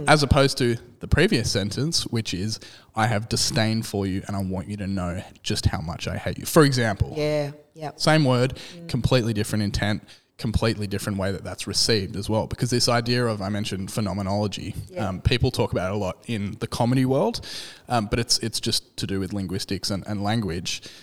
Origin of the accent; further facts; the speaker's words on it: Australia; As an Australian, swearing to me is just second nature.